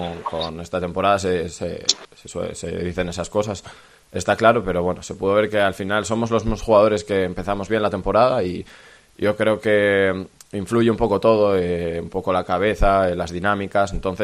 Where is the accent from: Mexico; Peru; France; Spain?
Spain; Asturias; representamos a un equipo asturiano, y yo como asturiano, pues claro que es duro esto